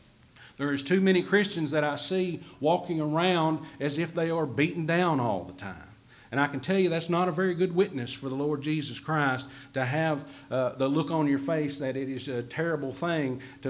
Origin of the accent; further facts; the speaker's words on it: Glen Rose, Arkansas, United States; I was raised in Glen Rose, Arkansas, and we live there on a farm that my granddad bought in 1950 and pretty much been there my whole entire life.